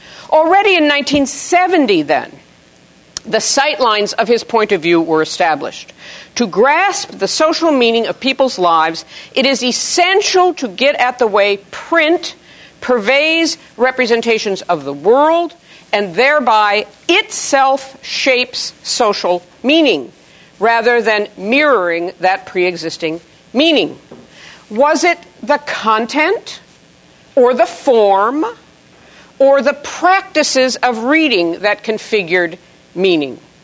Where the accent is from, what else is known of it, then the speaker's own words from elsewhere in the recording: California, United States; I am going to refer to him as Roger, because I come from California, and because we consider that appropriate